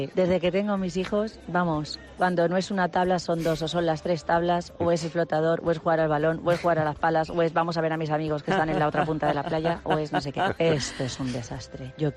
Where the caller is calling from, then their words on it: Valencia, Valencian Community, Spain; de Valencia.